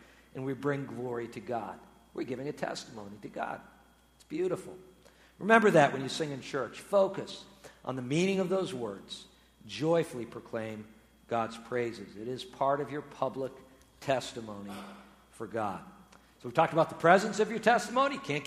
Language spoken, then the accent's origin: English; Massachusetts, United States; Once again, growing up in Massachusetts, one of the things I like doing in the wintertime is hiking through the snow